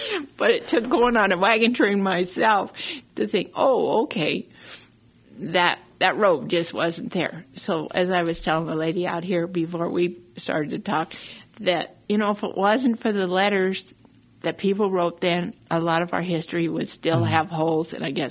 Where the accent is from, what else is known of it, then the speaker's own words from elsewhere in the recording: Bay Toll, Wyoming, United States; also born or lived in Casper; I was born in Casper. Let's see. But I grew up in Bay Toll, which is on the backside of Casper Mountain. Mm-hmm. And somewhere in my childhood, it was known as Freeland, Wyoming. And then they changed it to Bay Toll.